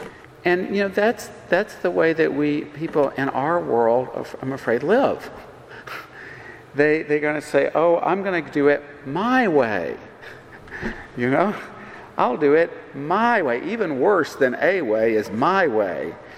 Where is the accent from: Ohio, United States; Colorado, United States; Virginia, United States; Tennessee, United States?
Tennessee, United States; Ashland City; this man just on the street there in Ashland City, my hometown, came up and said, you know, do you know the way to McEwen?